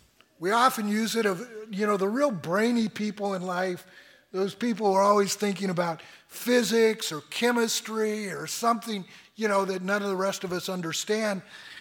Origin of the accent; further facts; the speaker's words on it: California, United States; moved away as an adult; now in Canada; I grew up in Southern California, no French there, and so I was almost 40 when we moved to Quebec, and I undertook the very painful process of learning French.